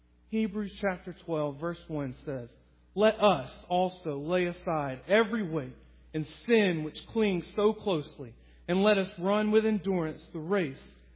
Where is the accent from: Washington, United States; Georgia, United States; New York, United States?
Georgia, United States; Some of you will know, I grew up outside of Atlanta, so I am a big Atlanta Braves fan.